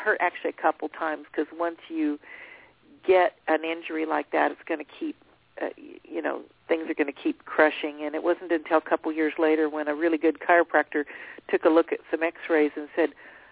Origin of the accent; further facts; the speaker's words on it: Nashville, Tennessee, United States; They didn't know whether I was really Western or not because I was from Nashville, Tennessee.